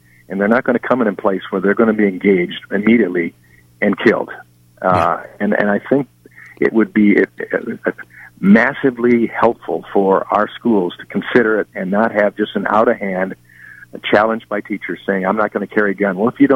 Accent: Chicago, Illinois, United States; moved away; I come from Chicago originally, and the Chicago, with all that's going wrong in Chicago and Illinois, sadly, my birth state, it's just a terrible place now.

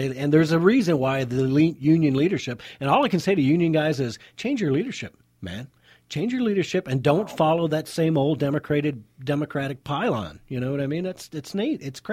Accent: Riverview, Michigan, United States; And I grew up in Riverview, man.

